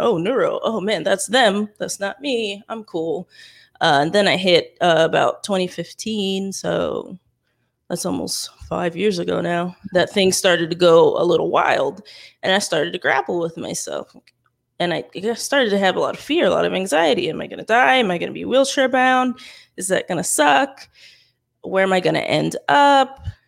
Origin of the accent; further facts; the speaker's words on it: Florida, United States; I'm from South Florida through and through. So pretty much Miami, Fort Lauderdale area.